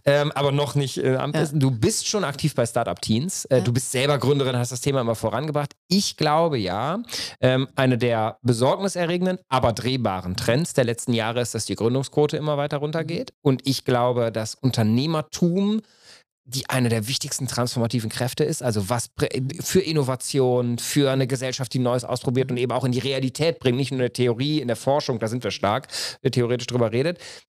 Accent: North Rhine-Westphalia, Germany; als ich erfahren habe, dass in meinem Heimatland, du kommst da gebürtig ja auch her, NRW

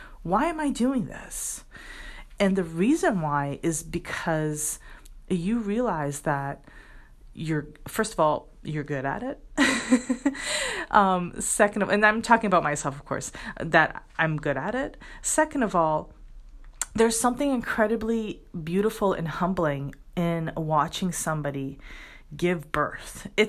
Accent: Boston, Massachusetts, United States; born there; also born or lived in Brazil; So in Brazil, which is my background, my parents are both Brazilian. I was born in Boston, so I have dual citizenship. And I had the privilege of living in two countries.

